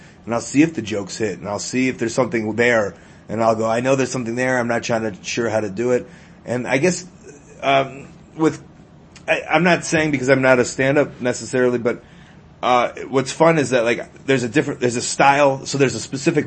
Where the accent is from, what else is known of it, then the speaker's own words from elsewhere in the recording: Chicago, Illinois, United States; also born or lived in Florida; I came home to Chicago and I was like, I'd like to start kind of getting into comedy a little bit. I moved back to Chicago from Florida.